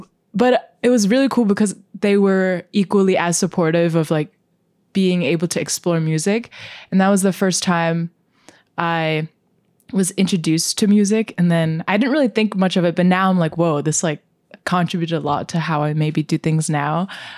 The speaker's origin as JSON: {"language": "English", "country": "Singapore", "tie": "born or raised there", "also_born_or_lived": "Philippines", "lives_now": "United States", "said": "I was born in the Philippines, and then before moving to the US, I moved like seven times, and I consider Singapore my home because it's the place I've lived the most."}